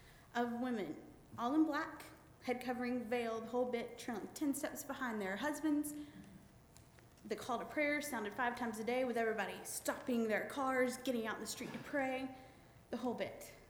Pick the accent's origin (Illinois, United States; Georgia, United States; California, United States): Georgia, United States; And people up north think this is funny because I'm from Georgia.